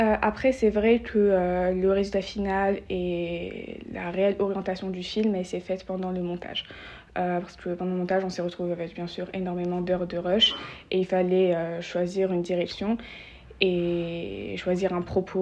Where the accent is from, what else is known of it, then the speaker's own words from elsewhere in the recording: Algeria; moved away as an adult; now in France; j'ai grandi en Algérie, j'ai eu mon bac là-bas et je suis venue en France pour faire mes études.